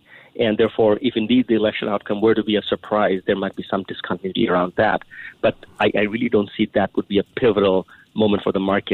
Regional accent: Singapore; my home country, Singapore

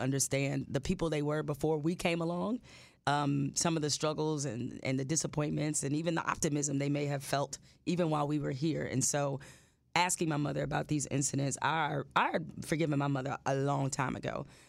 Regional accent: Detroit, Michigan, United States; Well, I mean, I'm from Detroit.

